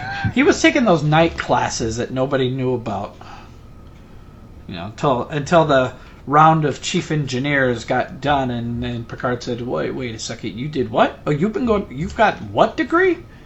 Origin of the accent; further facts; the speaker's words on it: Alaska, United States; Well, I'm from Alaska, so...